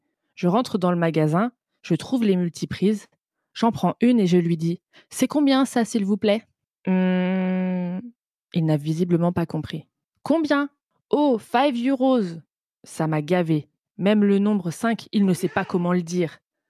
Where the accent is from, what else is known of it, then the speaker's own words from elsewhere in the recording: United States; French is a second language; Mes deux premières années ici, je suis américaine, malgré une grande motivation de parler français